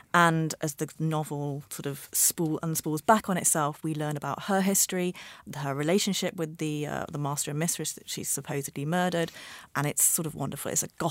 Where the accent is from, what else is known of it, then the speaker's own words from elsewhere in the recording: Ireland; particularly abortion as an Irish woman, and talking about issue the referendum